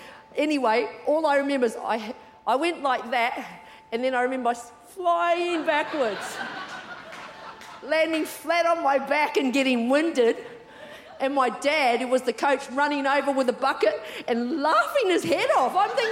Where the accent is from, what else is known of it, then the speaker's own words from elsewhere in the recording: Queensland, Australia; Yeah, sorry, Queenslanders, I'm a Queenslander.